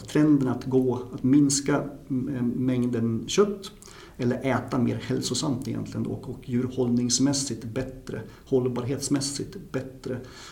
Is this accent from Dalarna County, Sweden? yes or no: yes; Dalarna County, Sweden; Men jag är född och uppväxt i Dalarna, och ja, det här med jakt och natur har ju kommit ganska naturligt